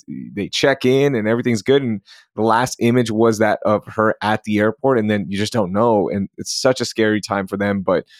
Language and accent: English; Sugar Land, Texas, United States; I grew up in Sugarland, so we get it.